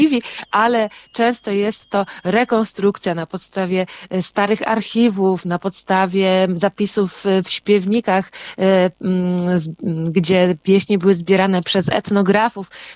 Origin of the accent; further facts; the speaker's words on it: Pomeranian Voivodeship, Poland; jestem z Kaszub, się tu urodziłam, wychowałam i znam, no jakby znam kontekst